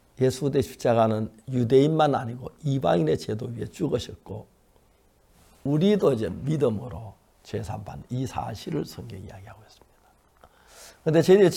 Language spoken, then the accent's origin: Korean; South Korea; 저는 한국인으로서